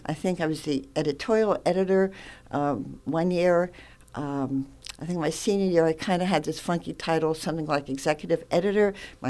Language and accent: English; Phillipsburg, New Jersey, United States; I grew up in Phillipsburg, Warren County.